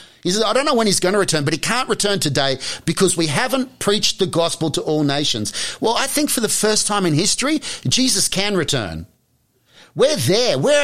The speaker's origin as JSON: {"language": "English", "country": "Australia", "said": "Well, you know, I'm an Aussie, so I'm going to latch onto that."}